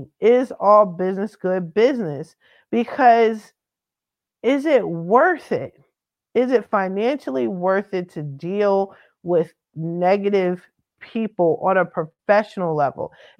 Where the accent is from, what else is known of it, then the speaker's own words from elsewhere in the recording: East Coast, United States; I'm not scared of rain. I'm from the East Coast. We got winter, spring, summer, and fall.